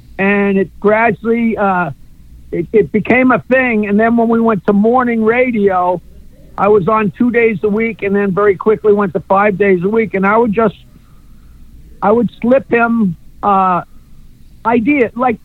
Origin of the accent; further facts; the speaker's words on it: East Norwich, New York, United States; now in Bayville, United States; I was born in Mineola Hospital and grew up in a little tiny town called East Norwich in a house that my grandfather had built in 1900.